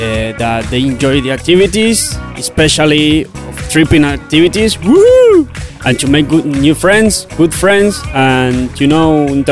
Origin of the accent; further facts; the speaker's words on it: Argentina; English is a second language; Yo soy de Argentina. I'm from Argentina.